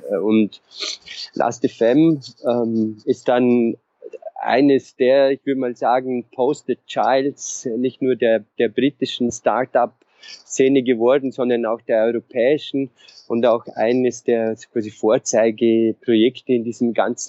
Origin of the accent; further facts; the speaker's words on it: Vorarlberg, Austria; also born or lived in Innsbruck / Vienna; now in London, United Kingdom; Okay, also ich komme aus den Vorarlberger Bergen, aus einem sehr kleinen Dorf und habe irgendwann mal beschlossen, dass das da sehr klein ist und habe mich dann über Innsbruck nach Wien vorgearbeitet und das Wien war mir auch noch zu klein, bin dann schlussendlich in London gelandet